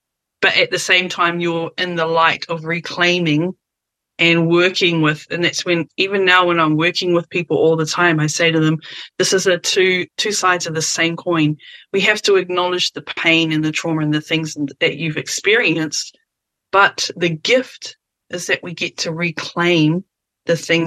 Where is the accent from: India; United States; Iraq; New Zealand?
New Zealand; Christchurch, Canterbury; So I grew up mostly down in Christchurch, which is a very sort of Pākehā place.